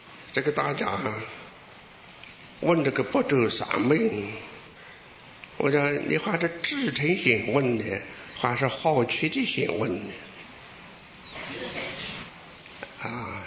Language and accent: Chinese; Taiwan; 我们台湾人呢还没有出家，也走出家